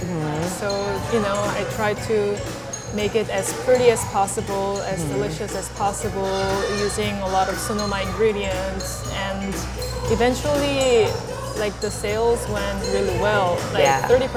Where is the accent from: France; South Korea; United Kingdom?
South Korea; And growing up in Korea, alcohol is a very big part of the culture.